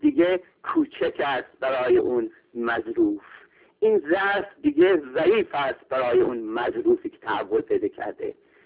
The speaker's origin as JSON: {"language": "Persian", "country": "Iran", "said": "به نظر من به عنوان یک ایرانی حتی وقتی به زاپاتا نگاه میکنیم"}